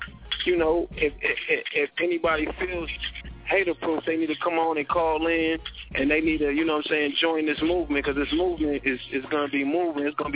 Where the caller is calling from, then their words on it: Saint Paul, Minnesota, United States; Live from, I'm downtown St. Paul right now.